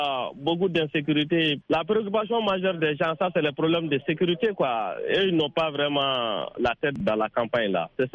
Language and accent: French; Mali; Donc, moi, en tant que Malien, ça ne me dit absolument rien.